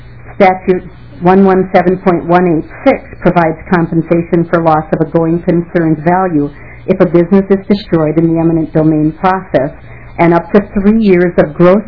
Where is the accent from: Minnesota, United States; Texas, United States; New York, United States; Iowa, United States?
Minnesota, United States; Lakeville; I'm from Lakeville, Minnesota.